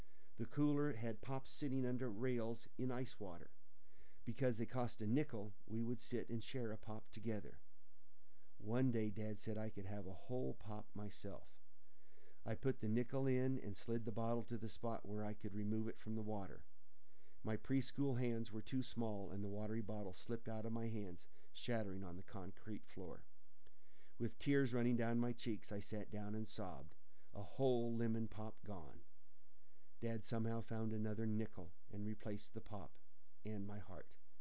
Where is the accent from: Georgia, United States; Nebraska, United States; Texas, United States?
Nebraska, United States; I remembered a lot about my family and growing up in Nebraska